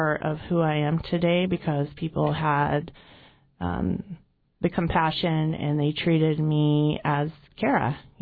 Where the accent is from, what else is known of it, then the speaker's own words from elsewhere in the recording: Ketchikan, Alaska, United States; we grew up in different logging camps in southeast Alaska, mainly back and forth to Ketchikan. I spent the majority of my life in Ketchikan until 2005